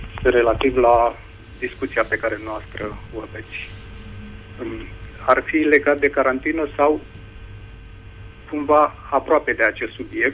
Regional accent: Teleorman, Romania; din Telorman

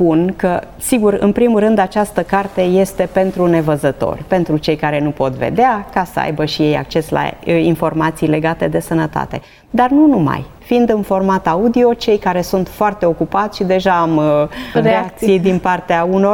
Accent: Transylvania, Romania; smântână mai mâncam pentru că sunt ardeleancă

